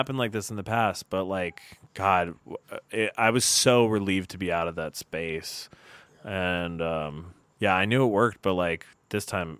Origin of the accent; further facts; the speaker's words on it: Indonesia; He's from North Carolina, but we grew up in Indonesia. Together, his parents were also missionaries